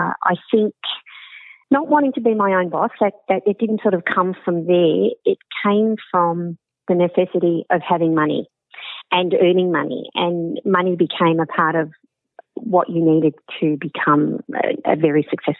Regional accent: Melbourne, Victoria, Australia; I'm a Melbourne girl, born and bred in Melbourne. I grew up in Broadmeadows.

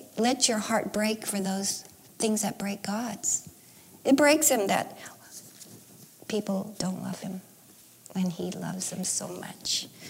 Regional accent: El Monte, California, United States; And I grew up in El Monte. And when you think of the San Gabriel Valley, it is like little Asia now. But back then it was not.

